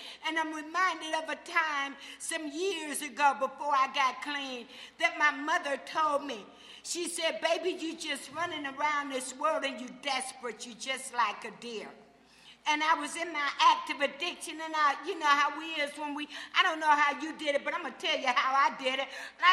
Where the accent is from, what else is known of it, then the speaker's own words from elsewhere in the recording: Ohio, United States; also born or lived in San Francisco; And so I had came from a Liberty town in Ohio.